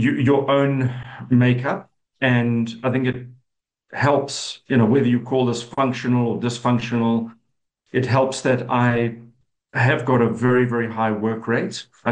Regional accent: Durban, KwaZulu-Natal, South Africa; born there; I was born in Durban. I went to a school called Westfall Boys High

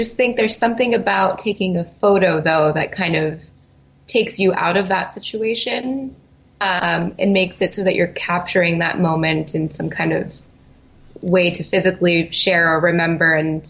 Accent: California, United States; I'm from California.

